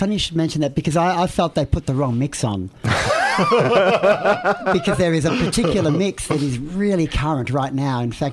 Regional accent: Australia; I could see as an Australian DJ that there was music that was popular on my dance floor that was on the top 40 overseas, but not even released here.

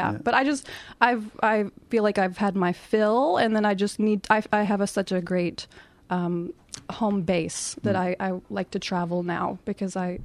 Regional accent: West Virginia, United States; Okay, I'm from West Virginia in the U.S.

